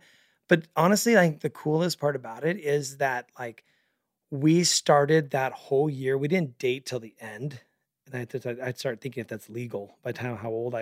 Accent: Mesa, Arizona, United States; we both born and raised in Northeast Mesa.

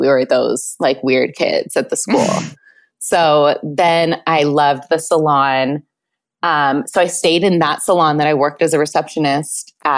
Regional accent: Carpinteria, California, United States; I'm from Santa Barbara. Well, I'm from a small town outside of Santa Barbara. Like, it's just a small beach community called Carpinteria.

